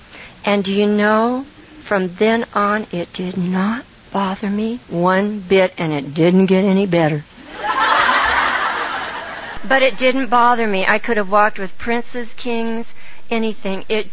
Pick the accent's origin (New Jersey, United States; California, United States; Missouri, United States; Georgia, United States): California, United States; you know, I'm a Californian and all this. We can get by with a lot if you are from California because they think we're kind of crazy anyhow.